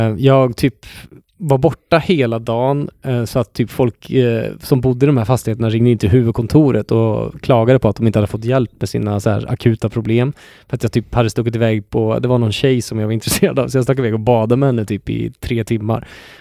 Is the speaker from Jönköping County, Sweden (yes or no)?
no; Vänersborg, Västra Götaland County, Sweden; Det var ju där jag växte upp, den lilla delen av Vänersborg.